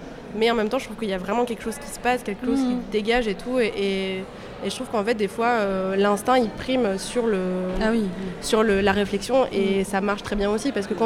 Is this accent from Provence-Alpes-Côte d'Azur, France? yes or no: yes; Provence-Alpes-Côte d'Azur, France; on vient toutes les deux de la Côte d'Azur.